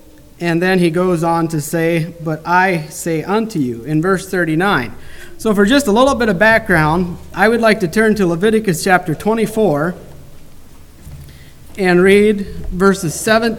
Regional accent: Sheldon, Wisconsin, United States; I am from Sheldon, Wisconsin, which is where Wendell is from.

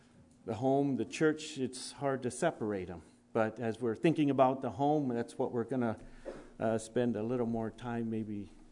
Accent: Seymour, Missouri, United States; I was raised in Missouri. I moved there. My parents moved there when I was 4 years old. That was Seymour.

